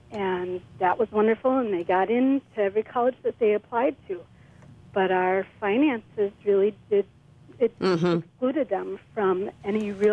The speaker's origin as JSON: {"language": "English", "town": "Amherst", "region": "Wisconsin", "country": "United States", "said": "I am from Amherst, and it's a small town."}